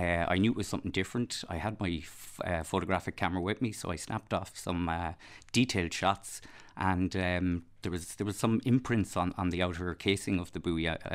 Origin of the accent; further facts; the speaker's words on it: Blacksod, Connacht, Ireland; Growing up in Blacksod, which is a coastal village